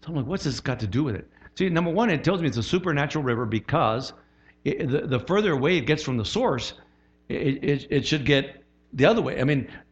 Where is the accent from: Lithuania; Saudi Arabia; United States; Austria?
United States; Midwest; I was raised conservative, you know. I was raised in the Midwest, so I'm just going to stick my toe.